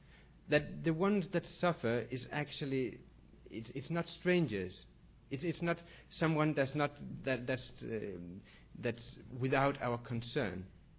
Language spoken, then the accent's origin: English; Copenhagen, Capital Region of Denmark, Denmark; I'm very glad to be here with you. I've been looking forward to it. I'm a theologian from Copenhagen.